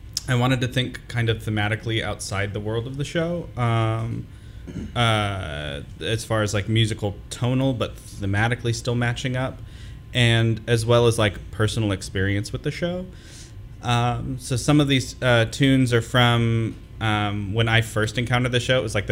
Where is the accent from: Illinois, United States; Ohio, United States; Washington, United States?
Washington, United States; Seattle; I'm from the Seattle, Washington area